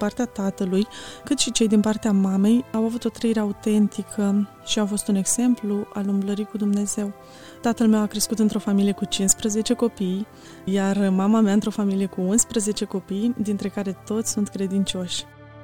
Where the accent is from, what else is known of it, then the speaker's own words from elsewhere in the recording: Suceava, Suceava County, Romania; M-am născut în Suceava, într-o familie obișnuită, o familie credincioasă, de creștini penticostali, cu 3 băieți și 3 fete.